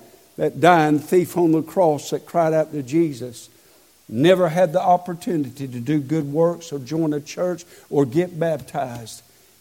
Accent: United States; I'm an American.

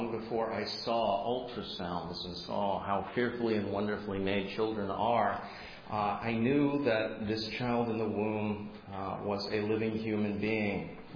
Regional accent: United Kingdom; born there; I was born in the United Kingdom in the year of our Lord, 1969.

